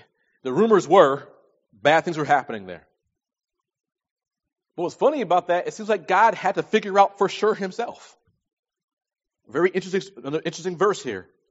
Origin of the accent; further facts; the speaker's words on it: New York, United States; I'm from New York. I love the New York Knicks.